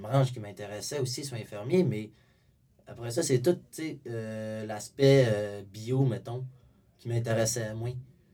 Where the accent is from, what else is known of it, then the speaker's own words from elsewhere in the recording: Chicoutimi, Quebec, Canada; je suis un petit peu de Chicoutimi, que je viens de Chicoutimi, je reste à Chicoutimi.